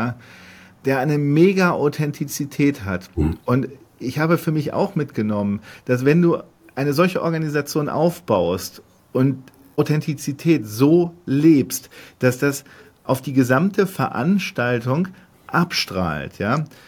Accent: Hamburg, Germany; Nun bin ich Hamburger

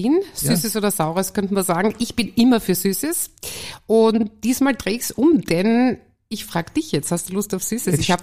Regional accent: Leoben, Styria, Austria; Ich komme aus Leoben

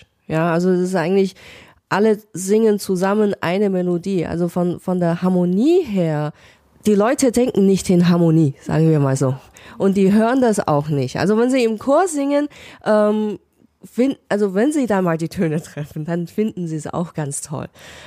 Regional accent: Qingdao, Shandong, China; now in Germany; Mein Papa hat das älteste Kinderchor hier in China, in meiner Heimatstadt Qingdao, gegründet vor 30 Jahren.

